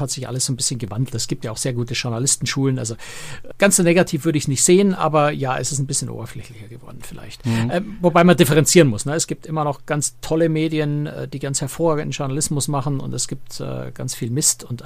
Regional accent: Weilheim in Oberbayern, Bavaria, Germany; ich bin in Weilheim aufgewachsen, Weilheim in Oberbayern

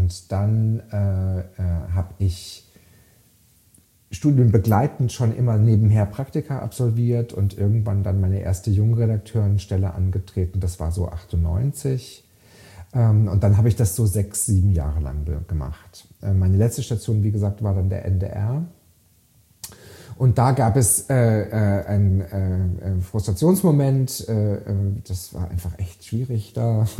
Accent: Freiburg im Breisgau, Baden-Württemberg, Germany; in Freiburg im Breisgau, wo ich aufgewachsen bin.

